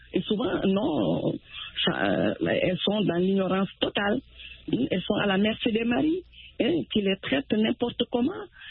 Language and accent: French; Senegal; also born or lived in Italy; Ben, je viens du Sénégal.